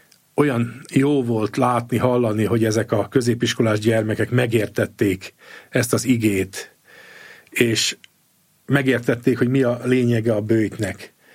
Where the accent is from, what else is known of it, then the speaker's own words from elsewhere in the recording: Újkígyós, Békés, Hungary; én a Békés megyei Újkígyósról származom, tehát nagyon izgalmas ez a közösség, ahová beleszülettem